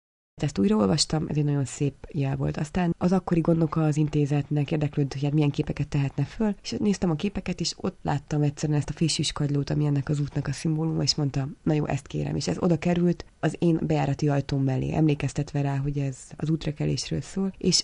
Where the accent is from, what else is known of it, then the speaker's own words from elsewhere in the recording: Hungary; Ott a tulajdonos, amikor hallotta, hogy én magyar vagyok, mondta, hogy ó, éppen van itt két magyar lány.